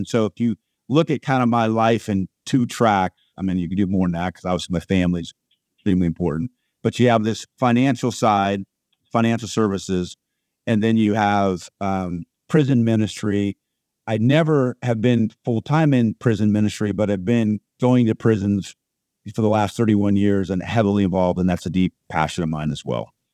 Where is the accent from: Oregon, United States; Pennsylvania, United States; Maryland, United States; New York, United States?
Oregon, United States; also born or lived in California / Chicago / Southern California; now in Orlando, United States; So I was born in California. Really, my formative years were in the state of Oregon. And I bring that up because since then, I've lived in Chicago area, lived back in Southern California, and now have lived in Orlando for 20 years.